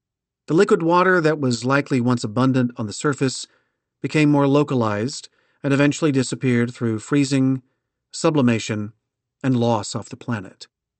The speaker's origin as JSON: {"language": "English", "region": "Missouri", "country": "United States", "tie": "born or raised there", "said": "Think of it as a car hood from Missouri, my home state and land of periodic hailstorms."}